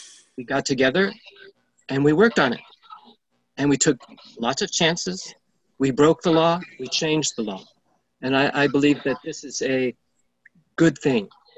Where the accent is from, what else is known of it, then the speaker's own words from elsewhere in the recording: the South, United States; also born or lived in New York; I had a previous identity as a Southerner. I still am a Southerner, even though I don't primarily identify with that.